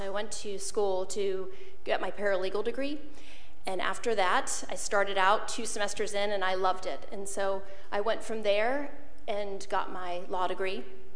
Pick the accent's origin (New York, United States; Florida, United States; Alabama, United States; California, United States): Florida, United States; I was brought up over in Brevard County. I graduated from O'Galley High School over there